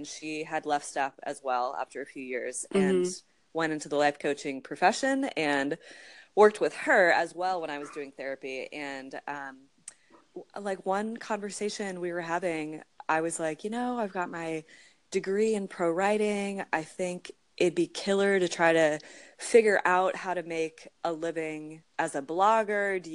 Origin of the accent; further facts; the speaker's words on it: Pennsylvania, United States; now in Long Beach, United States; So I am originally from Pennsylvania. So I'm an East Coast girl all the way. And I live currently in Long Beach. I've been in California for maybe 9 years now.